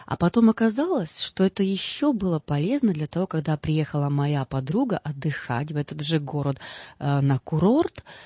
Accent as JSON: {"language": "Russian", "country": "Czechia", "said": "я из Чехии."}